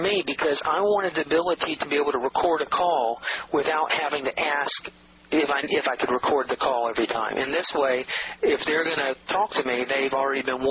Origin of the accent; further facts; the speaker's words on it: Atlanta, Georgia, United States; Well, I grew up in Atlanta, Georgia. I went to nursery school and grade school and high school, and I went to college.